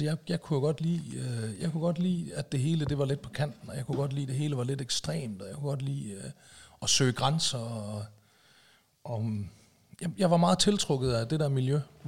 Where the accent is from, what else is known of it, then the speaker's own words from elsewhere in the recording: Aalborg, North Jutland, Denmark; Jamen det var, da jeg var ung balagemager deroppe i Aalborg.